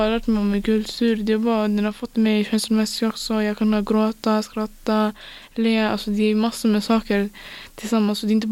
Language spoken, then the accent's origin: Swedish; Iran; Jag är själv iranier.